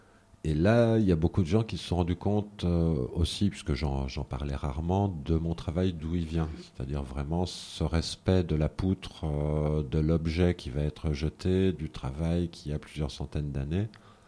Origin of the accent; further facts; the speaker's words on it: Alise-Sainte-Reine, Bourgogne-Franche-Comté, France; Le chêne, personnellement, c'est mon côté celte, puisque je viens d'Alésia, mon côté gaulois va voilà, vers le chêne.